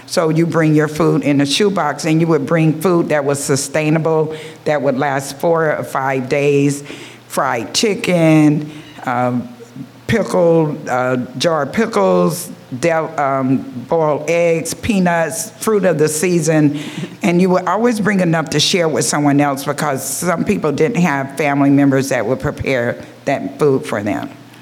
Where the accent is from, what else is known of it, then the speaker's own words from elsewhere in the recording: Marietta, Georgia, United States; it brings back lots of memories of me growing up in Marietta, Georgia. I grew up in a time of segregation